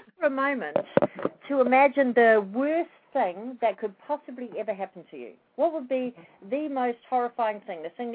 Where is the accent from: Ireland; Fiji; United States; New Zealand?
New Zealand; also born or lived in Australia; I'm a New Zealander, by the way, not an Australian. I know this accent sounds very similar. And I've actually spent many years in Australia.